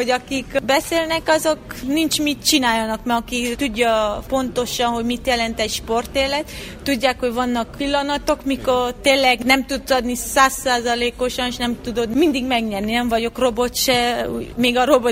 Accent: Târgu Mureș, Mureș County, Romania; Marosvásárhelyen születtem, és Marosvásárhely mindig mellettem volt, mert soha nem fogom elfelejteni, honnan indultam el, és hol kezdtem el az én karrieremet.

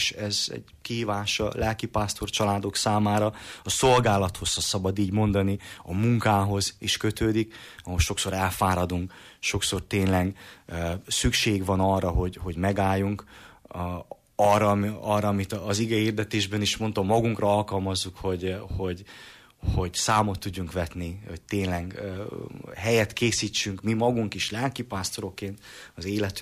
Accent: Târgu Mureș, Mureș County, Romania; Itt nőttem fel Marosvásárhelyen, Tömbháznegyedben, ahol akkoriban épült a templom

